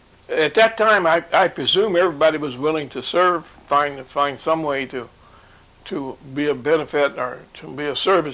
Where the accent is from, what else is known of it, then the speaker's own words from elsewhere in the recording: Frankfort, Ohio, United States; I was born in Frankfort, Ohio. But Frankfort, Ohio is a small community, about 900 people.